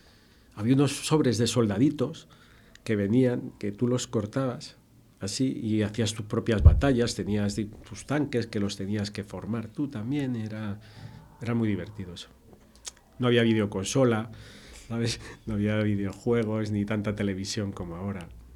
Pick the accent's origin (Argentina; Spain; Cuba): Spain; Marrupe, Castilla-La Mancha; also born or lived in Talavera de la Reina; y nací en un hospital en Talavera. Pero mi infancia, desde que nací, desde bebé hasta los 2 o 3 años, estuve en Marrupe, en la Sierra de San Vicente, allí con los abuelos.